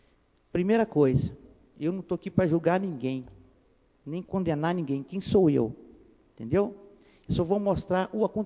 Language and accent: Portuguese; Itabira, Minas Gerais, Brazil; porque eu sou lá do Santa Rita, vivo lá, o tempo todo de vida que eu tenho